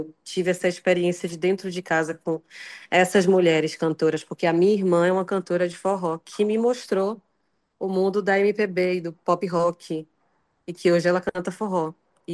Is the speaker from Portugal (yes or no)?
no; Feira de Santana, Bahia, Brazil; Eu sou de Feira, né, que é uma cidade ali de muito fluxo de passagem, né?